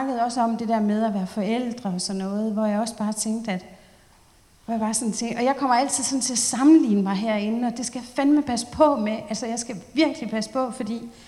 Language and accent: Danish; Aalborg, North Denmark Region, Denmark; så holdt jeg speak hjemme i Aalborg